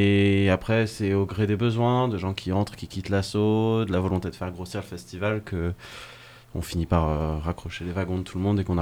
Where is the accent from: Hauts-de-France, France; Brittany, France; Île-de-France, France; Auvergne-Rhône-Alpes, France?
Île-de-France, France; Paris; Moi pas du tout, moi je suis parisien